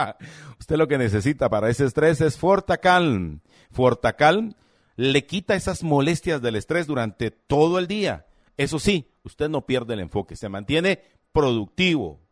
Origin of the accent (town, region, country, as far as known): Guatemala